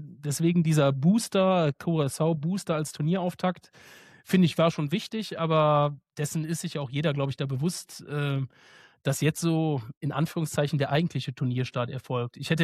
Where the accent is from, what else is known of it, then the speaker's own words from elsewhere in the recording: Cologne, North Rhine-Westphalia, Germany; ich natürlich als Kölner